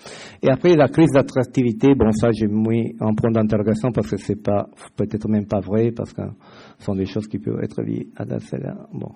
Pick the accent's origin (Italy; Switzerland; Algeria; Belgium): Italy; accent: Italian; French is a second language; moved away as an adult; now in France; Je suis italien, ça vous avez pu le comprendre dans mon accent.